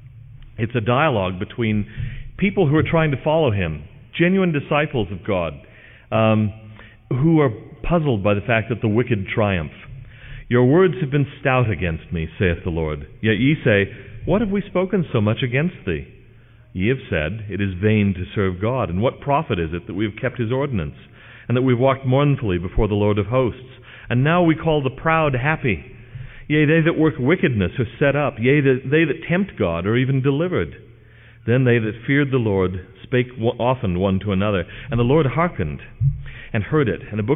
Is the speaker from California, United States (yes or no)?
yes; California, United States; which I encountered a lot growing up in California.